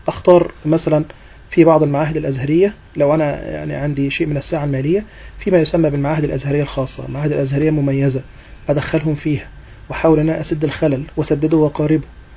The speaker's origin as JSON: {"language": "Arabic", "country": "Egypt", "said": "الدراسة الشرعية عندنا في مصر هي حكر على"}